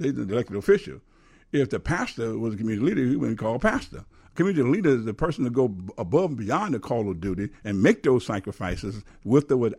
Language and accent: English; Chicago, Illinois, United States; Well, as a young man growing up in Inglewood, basically practically all my life, you're seeing changes happening around you